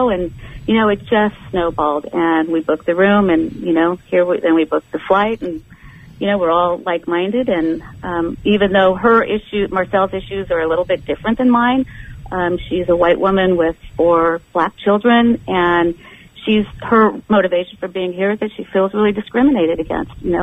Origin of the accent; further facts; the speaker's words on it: United States; I pay my taxes. And, I'm an American.